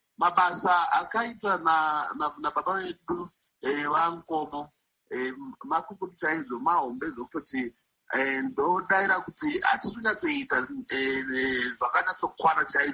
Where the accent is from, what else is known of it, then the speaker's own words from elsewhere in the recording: Pelandaba, Bulawayo, Zimbabwe; I grew up in Pelandaba